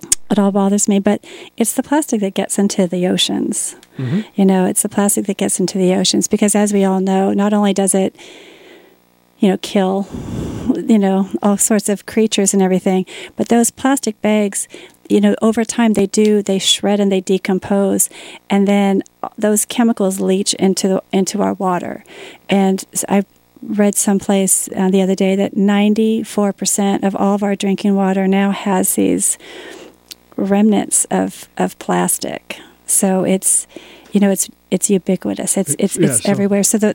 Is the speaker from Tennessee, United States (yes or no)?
no; California, United States; now in Fairfield, United States; I live in Fairfield. I'm originally from California.